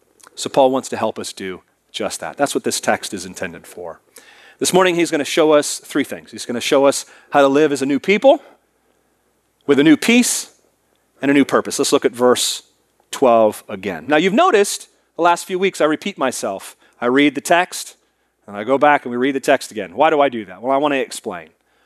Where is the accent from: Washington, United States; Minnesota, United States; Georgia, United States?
Washington, United States; Seattle; born there; strong Iowa roots, even though I was born in Seattle.